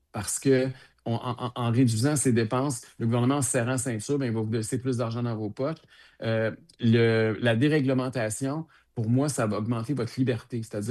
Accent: Quebec, Canada; Pour moi, je suis un Québécois d'abord, je suis un francophone.

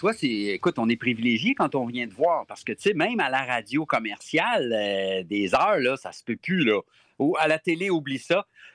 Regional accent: Laval, Quebec, Canada; tout le monde écoutait cette radio-là quand j'étais petit à Ville-Laval.

